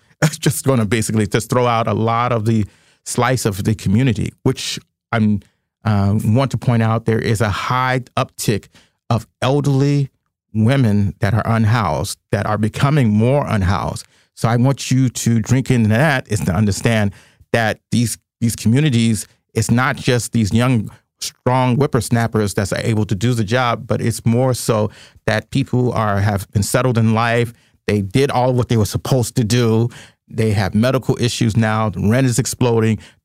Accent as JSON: {"language": "English", "town": "Chicago", "region": "Illinois", "country": "United States", "said": "I'm very disappointed about California. I'm from Chicago, and we still have so many soul food spots then"}